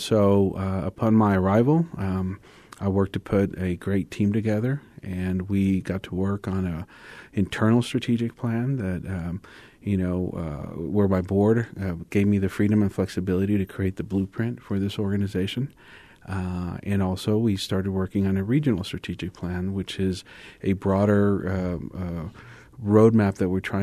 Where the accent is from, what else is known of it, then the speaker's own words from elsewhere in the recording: El Paso, Texas, United States; also born or lived in Juarez, Mexico; I grew up here. I grew up in Juarez, El Paso. Went to Cathedral High School and left, and had been in San Antonio and the Austin area ever since.